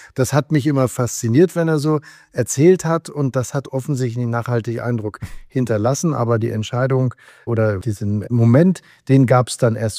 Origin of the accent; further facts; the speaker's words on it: Jever, Lower Saxony, Germany; Natürlich am liebsten in meiner Heimatstadt.